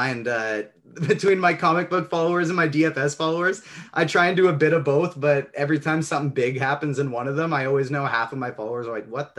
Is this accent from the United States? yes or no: no; Canada; I'm Canadian, so it's Zed, so that threw me off a little bit.